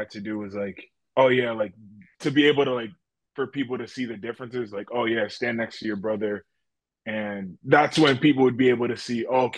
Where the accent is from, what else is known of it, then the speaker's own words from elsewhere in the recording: Rhode Island, United States; Oh, yeah, that competition was always there.